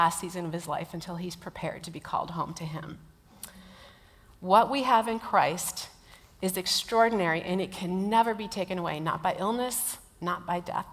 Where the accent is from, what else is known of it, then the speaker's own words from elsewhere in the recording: Minnesota, United States; I'm from the Midwest. I'm from a not-so-ordinary place that I still call home or my second home or whatever. I have two homes. It's Minnesota, which is known for nice people, but extreme weather.